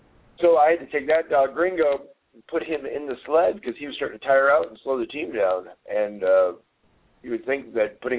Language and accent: English; Chicago, Illinois, United States; also born or lived in Chattanooga, United States; And I was born in Chattanooga, even though I grew up in Chicago, but I consider myself a little bit of a Southern boy.